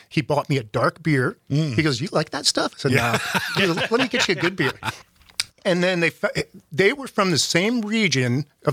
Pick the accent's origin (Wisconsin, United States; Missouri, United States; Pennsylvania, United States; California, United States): Wisconsin, United States; I was like, "I'm from Wisconsin."